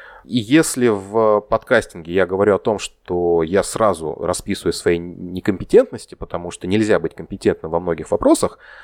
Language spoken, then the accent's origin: Russian; Russia; из России, но при этом мне хотелось бы, ну, как максимально интегрироваться